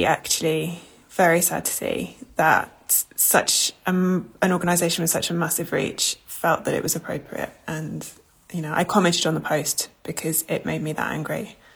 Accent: London, United Kingdom; I'm from London.

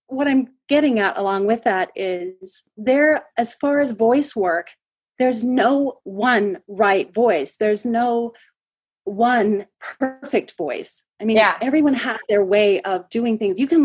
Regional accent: Utah, United States; Yes, I am originally here from Utah, grew up here, and then moved away for a few years and became a dental hygienist, which I absolutely loved.

